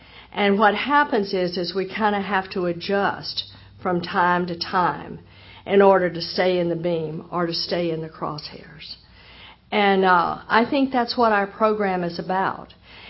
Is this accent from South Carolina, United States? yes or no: no; Texas, United States; And I was born and raised in Texas, and I was raised Southern Baptist, and I was raised right where they took the Bible Belt and gave it an extra pull.